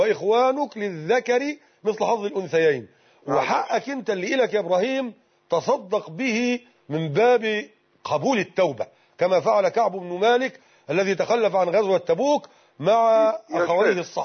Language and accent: Arabic; Egypt; لا شك أن عندنا في مصر هنا حتى زي المصدر الأول للتشريع هو الشريعة